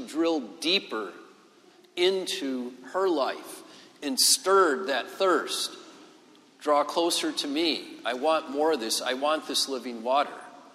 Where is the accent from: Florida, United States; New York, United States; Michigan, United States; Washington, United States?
Michigan, United States; Gaylord; So I grew up in the Diocese of Gaylord, Michigan, which is in northeast lower Michigan, and actually it's almost directly east of here.